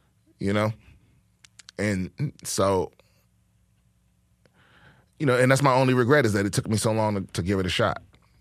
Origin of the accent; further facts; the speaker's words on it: Ireland; I grew up in Ireland living in a household that was overcrowded with undiscovered comedians